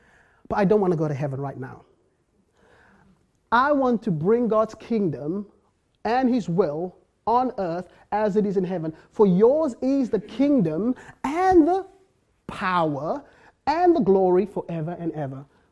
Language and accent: English; South Africa; I was broken growing up in South Africa.